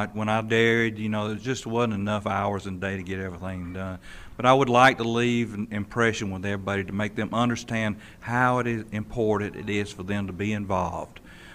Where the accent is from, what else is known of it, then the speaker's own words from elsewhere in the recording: Georgia, United States; because I come from Georgia, and even though we have a lot of regional differences in Georgia